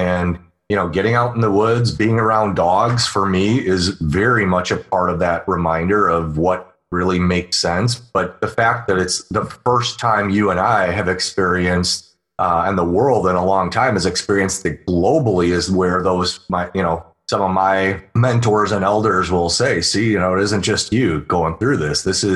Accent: United States; It's funny because I grew up on Lake Michigan and I'm not a big fan of Lake Michigan.

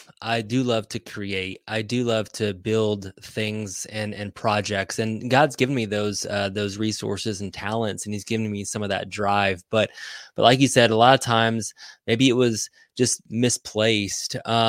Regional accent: Indiana, United States; And so I grew up here in Indiana. My parents were both teachers.

